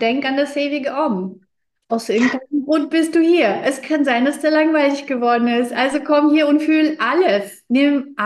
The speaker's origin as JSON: {"language": "German", "country": "Russia", "tie": "born or raised there", "second_language": "German", "moved": "as an adult", "lives_now": "Germany", "said": "Ich wurde ja in Russland geboren. Ich bin Kind einer russlanddeutschen Familie. Wir sind ausgewandert, wo ich 18 geworden bin. Und wir haben ganz, ganz in armen Verhältnissen gelebt."}